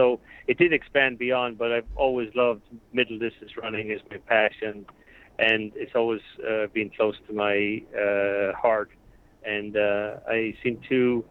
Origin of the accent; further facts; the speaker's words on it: Ireland; I'm honored to still hold the record for Ireland, yeah.